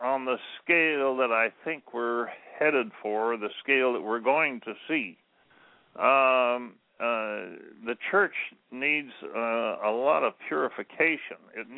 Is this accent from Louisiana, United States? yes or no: no; South Dakota, United States; born there; Close to the ranch where I was born in South Dakota, there were neighbors that had a barn, a big barn